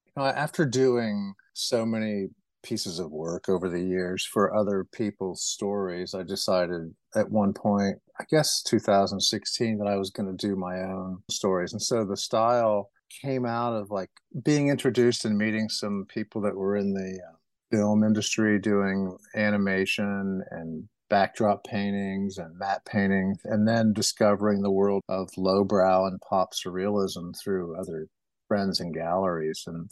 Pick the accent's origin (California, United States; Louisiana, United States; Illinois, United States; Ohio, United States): Ohio, United States; all the nostalgia that I love about growing up in Ohio and rural environment and then coming down here.